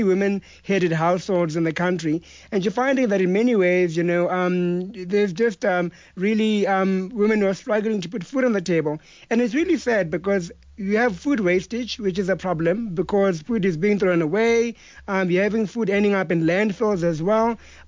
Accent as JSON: {"language": "English", "town": "Emalahleni", "region": "Mpumalanga", "country": "South Africa", "tie": "born or raised there", "said": "Now, that's back in my hometown of Emalahleni, actually."}